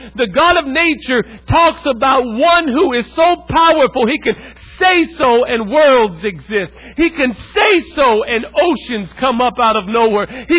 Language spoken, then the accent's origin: English; West Coast, United States; also born or lived in California / Oregon / Idaho; I was raised on the other American coast. Y'all ever heard of the West Coast? And I was raised in California and Oregon, Idaho over there.